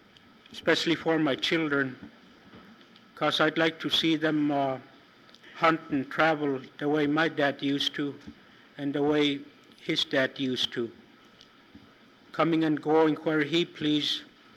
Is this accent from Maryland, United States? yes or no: no; Alaknak, Alaska, United States; I'm from Alaknak.